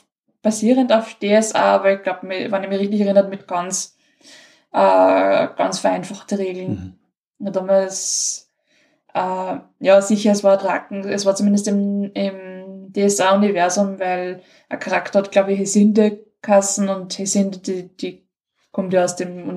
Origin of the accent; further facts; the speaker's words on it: Linz, Upper Austria, Austria; Ich komme aus Linz.